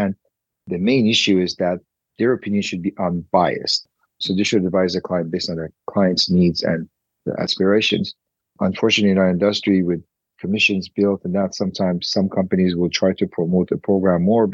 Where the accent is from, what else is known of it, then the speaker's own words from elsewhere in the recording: Canada; But I, as a Canadian who doesn't have a Schengen residency, well, I couldn't travel.